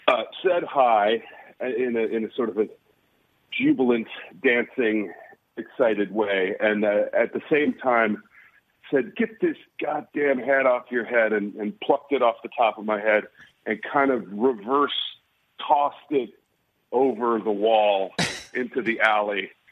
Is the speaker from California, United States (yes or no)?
no; St. Louis, Missouri, United States; Now, I'm not from Illinois. I'm from St. Louis, but there's a friendly rivalry, yada, yada.